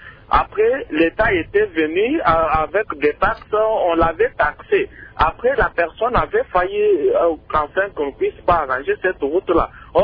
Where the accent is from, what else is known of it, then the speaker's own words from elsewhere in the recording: Mbuji-Mayi, Kasaï-Oriental, DR Congo; Surtout ici chez nous en Bujumayi. Nous avons, notre environnement n'est pas bon, pour bien dire.